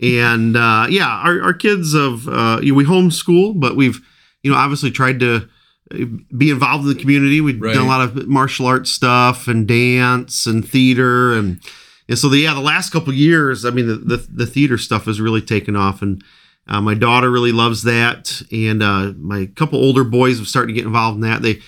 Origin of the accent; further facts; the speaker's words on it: Holland, Michigan, United States; now in Ithaca, United States; I grew up over in Holland, and that's a whole long story.